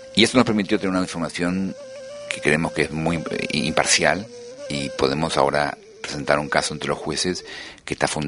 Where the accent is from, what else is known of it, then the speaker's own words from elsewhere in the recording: Argentina; Yo soy argentino. En la Argentina vivimos de una dictadura militar.